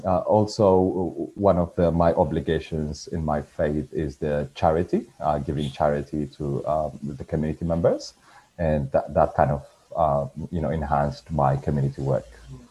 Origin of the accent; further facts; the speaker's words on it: Eritrea; English is a second language; now in Australia; I am from Eritrea. I came to Australia almost 5 years ago. And I am currently staying here as a permanent resident refugee.